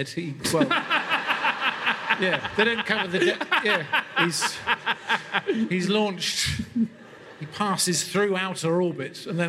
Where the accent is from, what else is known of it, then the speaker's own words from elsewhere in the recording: Portsmouth, South East England, United Kingdom; So there was a lad at my school. I grew up in Portsmouth.